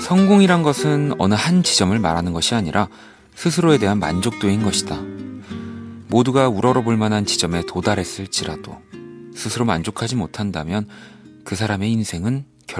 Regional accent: South Korea; 저도 한국 사람이다 보니까 이 약간 밀어야

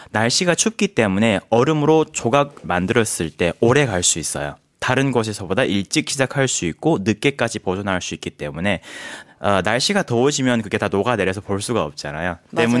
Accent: northern China, China; Korean is a second language; 저는 사실 북방에서 왔어요.

